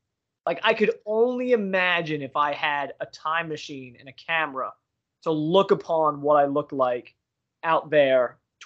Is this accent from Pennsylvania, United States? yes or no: yes; Pennsylvania, United States; And, you know, he finds out I'm from Pennsylvania.